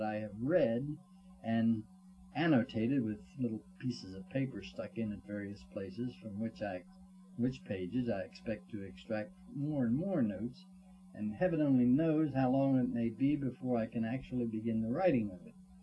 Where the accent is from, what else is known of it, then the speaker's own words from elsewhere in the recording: Emmitsburg, Maryland, United States; born there; I was born in Emmitsburg, as I've said, which is about 8 miles away from the Gettysburg battlefield